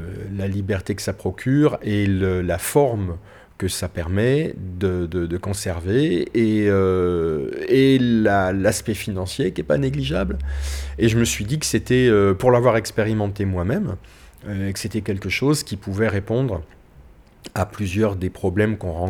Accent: Centre-Val de Loire, France; now in Périgueux, France; je préfère certaines côtes du Périgord au vent que j'avais quand j'étais gamin dans la Beauce.

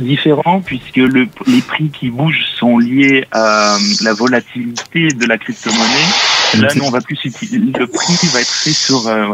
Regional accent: Périgueux, Nouvelle-Aquitaine, France; Je suis originaire de Périgueux.

